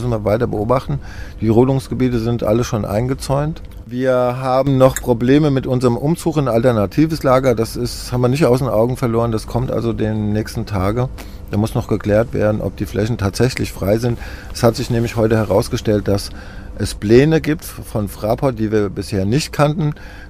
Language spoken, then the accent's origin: German; Waldorf, Germany; aber auch in Waldorf, in meinem Heimatort, sind hunderte gesichtet worden